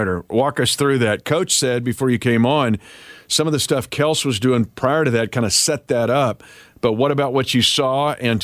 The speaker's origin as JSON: {"language": "English", "region": "Kansas", "country": "United States", "tie": "born or raised there", "said": "Even though I grew up in Kansas, I'm a freak about it."}